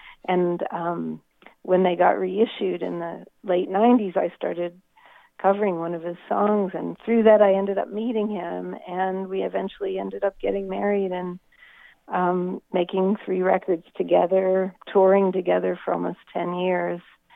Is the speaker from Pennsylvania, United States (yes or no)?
yes; Pittsburgh, Pennsylvania, United States; I grew up in Pittsburgh, and my father worked in the steel industry